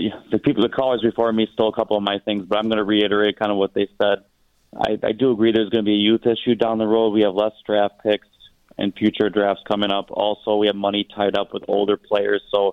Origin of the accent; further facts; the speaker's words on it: Milwaukee, Wisconsin, United States; We're from Wisconsin, Milwaukee. We're born and raised blue collar workers.